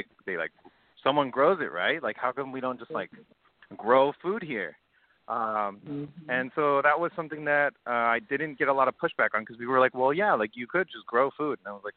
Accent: Fresno, California, United States; I grew up in Southeast Fresno, and then I went to Edison in South to high school at Edison in Southwest.

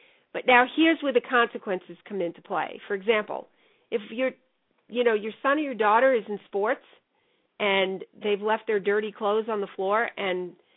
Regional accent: New York, United States; When I grew up in New York, you got your license when you were 17, okay?

